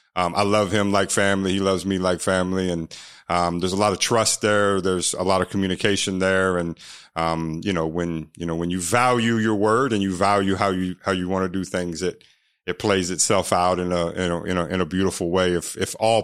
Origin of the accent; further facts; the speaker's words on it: Bowling Green, Kentucky, United States; I grew up in Bowling Green, Kentucky, home of the Corvette, small town, small city on I-65